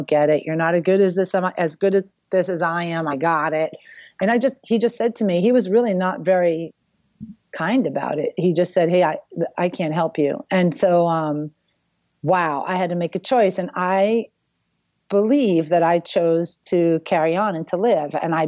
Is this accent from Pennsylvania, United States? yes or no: no; Brockton, Massachusetts, United States; I grew up in Brockton, Massachusetts, legitimately known as City of Champions